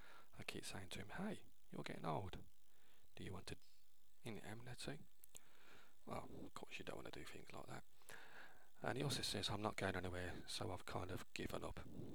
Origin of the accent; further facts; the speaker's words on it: England, United Kingdom; Yes, I'm from England.